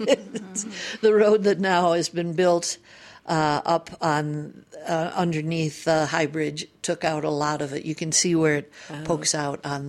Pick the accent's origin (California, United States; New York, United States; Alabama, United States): New York, United States; Rochester; You know, I grew up in Rochester, New York